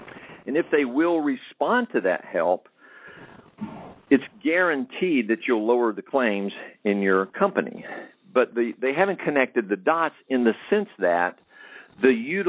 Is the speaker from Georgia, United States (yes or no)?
yes; Albany, Georgia, United States; a phenomenal gentleman out of Albany, Georgia, my hometown.